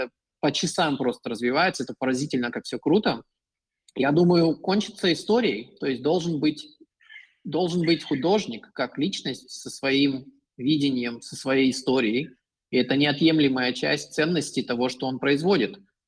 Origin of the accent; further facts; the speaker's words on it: Russia; also born or lived in New Zealand; now in Poland; Мы жили, то есть я жил в России, там я родился и вырос. И потом я учился в Новосибирске и уехал в Китай на какой-то, на год почти.